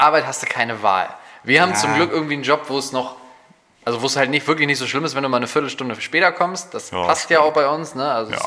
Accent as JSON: {"language": "German", "country": "Spain", "said": "Ich bin Spanier."}